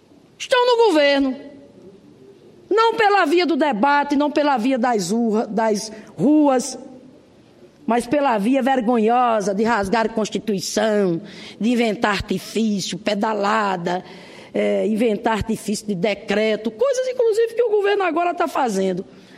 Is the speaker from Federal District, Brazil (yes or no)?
no; Rio Grande do Norte, Brazil; lá do meu estado, Rio Grande do Norte